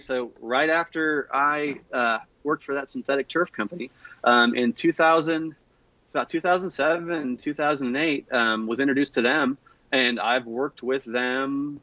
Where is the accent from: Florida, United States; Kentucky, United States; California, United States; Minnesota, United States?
California, United States; Costa Mesa; moved away as an adult; So we moved from, I grew up in Costa Mesa.